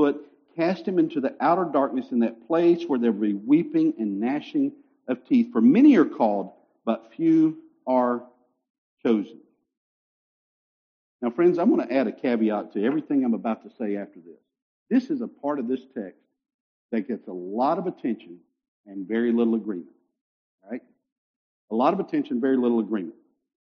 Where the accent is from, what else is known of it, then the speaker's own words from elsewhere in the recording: North Carolina, United States; Again, I can say that. I'm from North Carolina.